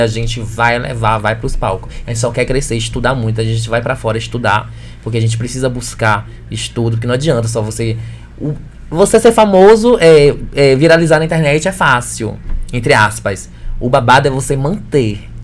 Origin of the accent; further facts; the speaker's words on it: Camaçari, Bahia, Brazil; porque a gente é de Camaçari e a gente tem mais publicidade aqui em Salvador para lá.